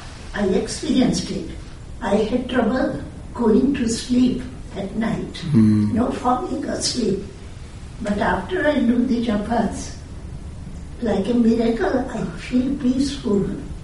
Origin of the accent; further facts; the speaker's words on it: India; When I was growing up in India